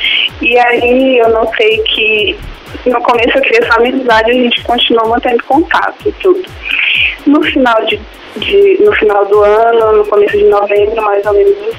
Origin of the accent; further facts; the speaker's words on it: São Luís, Maranhão, Brazil; Eu sou de São Luís do Maranhão.